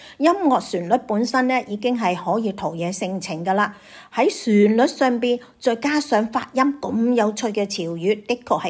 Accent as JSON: {"language": "Chinese", "country": "Hong Kong", "said": "这些就是我们香港人幽默文化的缘由啦"}